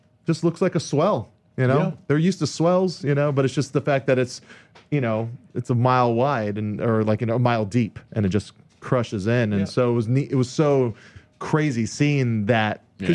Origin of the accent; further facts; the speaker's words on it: Hawaii, United States; It was crazy because I grew up in Hawaii